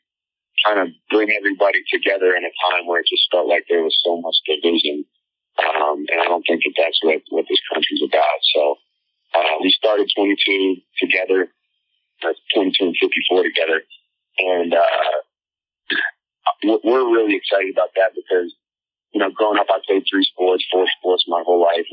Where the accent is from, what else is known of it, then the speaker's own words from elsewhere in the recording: Colorado, United States; And just growing up in Colorado near the Air Force Base, you know, I had a lot of friends who had military fathers and military mothers. I come from a military family myself.